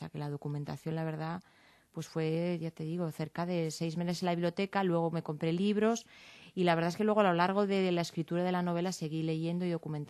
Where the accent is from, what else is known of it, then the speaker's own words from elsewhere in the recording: Madrid, Community of Madrid, Spain; now in Pozuelo de Alarcón, Spain; Soy madrileña, pero llevo 13 años viviendo en Pozuelo ya.